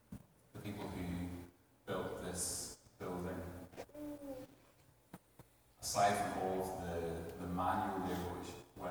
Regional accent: Northern Ireland, United Kingdom; I grew up in Northern Ireland. I was born in 1981, which makes me 37.

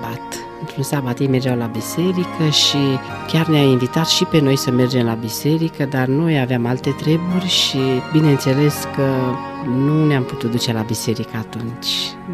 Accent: Craiova, Dolj, Romania; și sunt din Craiova.

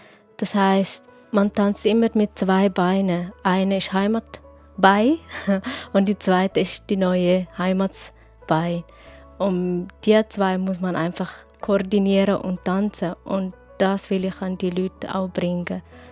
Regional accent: Eritrea; German is a second language; now in Switzerland; Und bei uns in Eritrea ist man viel offen und man hilft wirklich den neuen Leuten

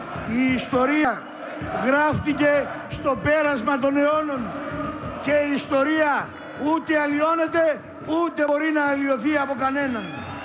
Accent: Macedonia, Greece; Ως Μακεδόνας Πρωθυπουργός, το λέω σε κάθε κατεύθυνση.

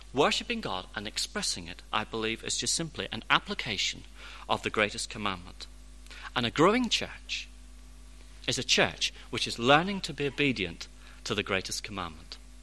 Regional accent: United Kingdom; I'm frightened to kiss. I'm British.

